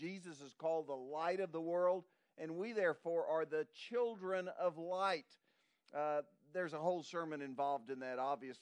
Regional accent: Bowlegs, Oklahoma, United States; You can't out small town me. I come from Bowlegs, Oklahoma. Listen to this. That's south of Seminole, west of Wewoka.

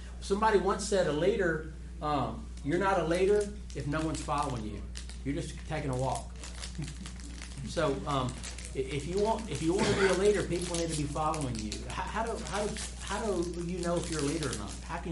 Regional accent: Monroe, Louisiana, United States; I'm from Monroe, Louisiana.

